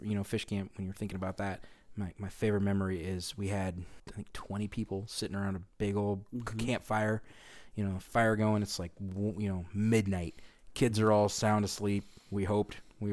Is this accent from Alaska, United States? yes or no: yes; Alaska, United States; that just growing up in Alaska, That's one of those things that everyone's like, oh, it's dark at 4.